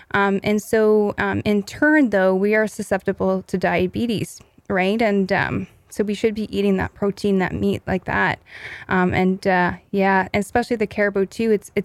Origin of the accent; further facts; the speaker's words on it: Ottawa, Ontario, Canada; I grew up in Ottawa where I had my Inuit peers